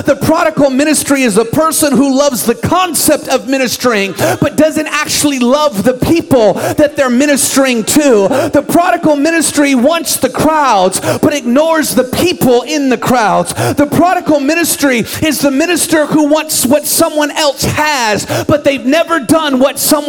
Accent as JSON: {"language": "English", "town": "Seattle", "region": "Washington", "country": "United States", "tie": "born or raised there", "said": "I grew up in Seattle."}